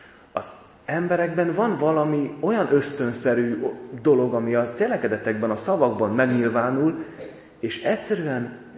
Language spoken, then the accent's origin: Hungarian; Zakarpattia Oblast, Ukraine